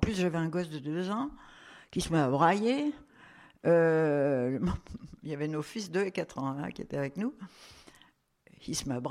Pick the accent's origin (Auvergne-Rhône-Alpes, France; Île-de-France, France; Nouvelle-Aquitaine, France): Auvergne-Rhône-Alpes, France; Moi je suis savoyarde et on peut avoir entre nous que les touristes, ça les offense.